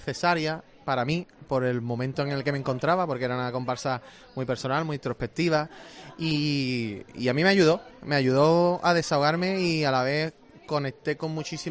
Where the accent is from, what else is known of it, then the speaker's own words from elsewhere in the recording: Cádiz, Andalusia, Spain; al final somos gente de Cádiz que llevamos ya unos cuantos años saliendo